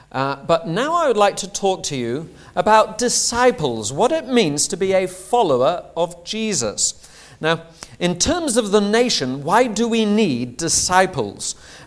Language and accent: English; Hull, Yorkshire and the Humber, United Kingdom; It's rather like when I was growing up in Hull in the 1980s.